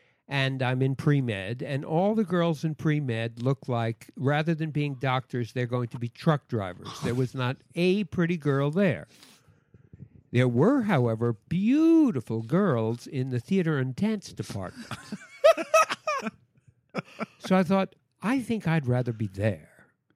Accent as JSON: {"language": "English", "town": "Queens", "region": "New York", "country": "United States", "tie": "born or raised there", "said": "I grew up in Forest Hills, Queens."}